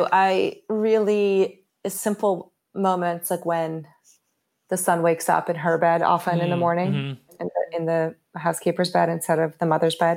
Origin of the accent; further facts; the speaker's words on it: Rio de Janeiro, Brazil; And I grew up in Rio.